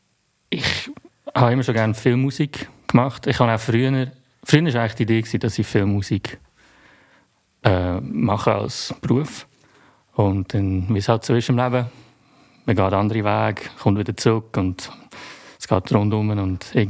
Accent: Zug, Switzerland; born or raised there

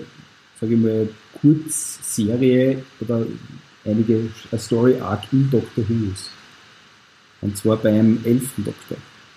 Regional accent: Austria; Also das, was bei uns in Österreich zum Beispiel oder auf die deutschen Privaten läuft

